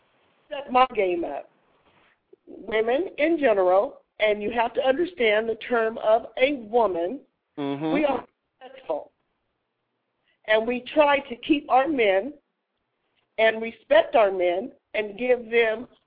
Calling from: Las Vegas, Nevada, United States; I'm calling from Las Vegas.

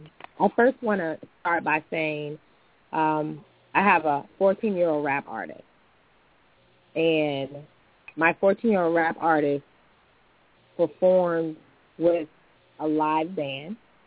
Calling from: Richmond, Virginia, United States; Okay. I'm calling from Richmond, Virginia.

